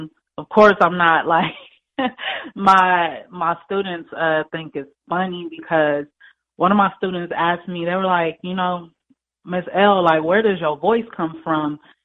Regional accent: Los Angeles, California, United States; Like you guys said, you know, I'm born and raised in Los Angeles. I'm a poet, author, and also an educator.

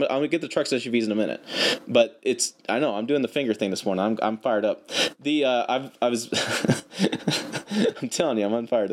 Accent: Janesville, Wisconsin, United States; born there; Side note, my dad worked there, and I was born in Janesville, so doubly sad.

